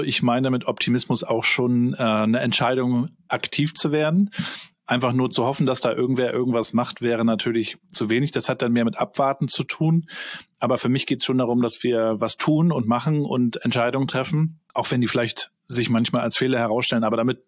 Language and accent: German; Mecklenburg-Vorpommern, Germany; Wobei das ja bei uns in Mecklenburg-Vorpommern gar nicht so verbreitet ist.